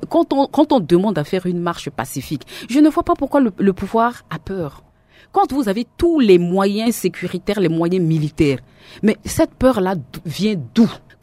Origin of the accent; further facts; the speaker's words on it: Central African Republic; nous, aujourd'hui, qui disons non à ce référendum, qui disons non à cette nouvelle constitution, nous sommes aussi des Centrafricains